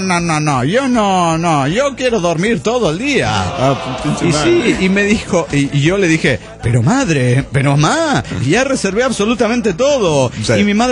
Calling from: Austin, Texas, United States; de Austin, Texas.

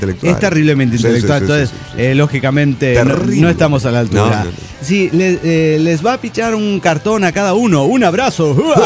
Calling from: Valle Hermoso, Córdoba, Argentina; de Vallehermoso, Córdoba, Argentina.

